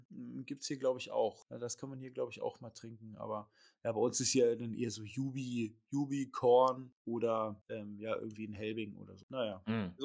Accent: Northern Germany, Germany; Ja, aber was willst du als Norddeutscher machen?

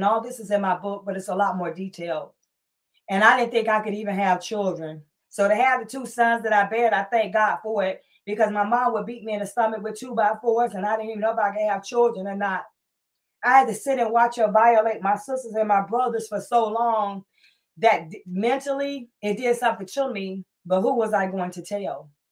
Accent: Columbus, Georgia, United States; also born or lived in Detroit, Michigan; I am a preacher's daughter. Born and raised in Columbus, Georgia, but I was raised in Detroit as well.

